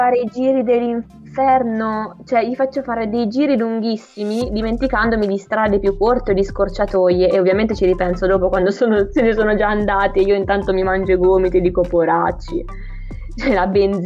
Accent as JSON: {"language": "Italian", "town": "Perugia", "region": "Umbria", "country": "Italy", "tie": "born or raised there", "said": "sono nata e cresciuta a Perugia"}